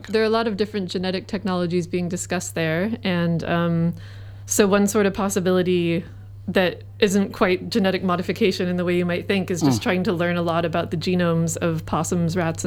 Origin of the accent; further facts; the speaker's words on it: United States; now in New Zealand; as an American and a relatively recent transplant to New Zealand